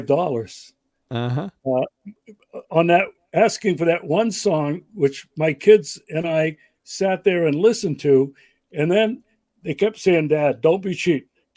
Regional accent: Maine, United States; one of our cross-country trips from Arizona out to the East Coast, because I'm from Maine, and we went back to visit family

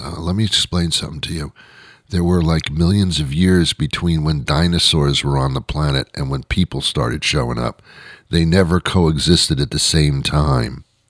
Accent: New Jersey, United States; I was brought up in New Jersey, you know, for my real young years as a little kid.

